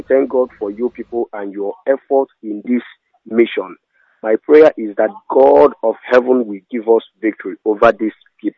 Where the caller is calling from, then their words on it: Onitsha, Anambra, Nigeria; I'm calling from Onitsha.